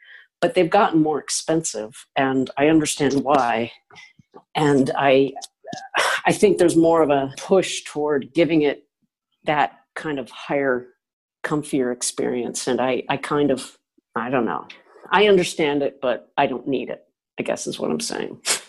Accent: Connecticut, United States; the old strip mall multiplexes that I went to as a kid growing up in Connecticut in the 70s.

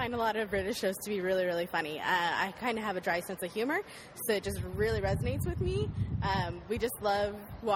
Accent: Salt Lake City, Utah, United States; I'm from Salt Lake City, Utah.

